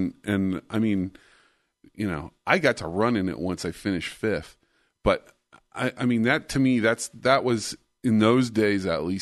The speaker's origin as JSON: {"language": "English", "region": "California", "country": "United States", "said": "I think a lot of that comes from being a Californian and being around guys like Charlie Whittingham"}